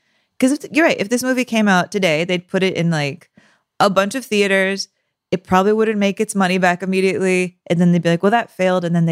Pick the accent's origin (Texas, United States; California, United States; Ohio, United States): Texas, United States; San Antonio; You know, we had a Rocky Horror right when I was growing up in San Antonio, Texas.